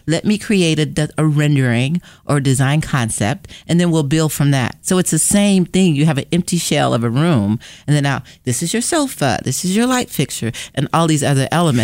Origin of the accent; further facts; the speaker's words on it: Florida, United States; also born or lived in New York; I was born in New York, but grew up in Florida.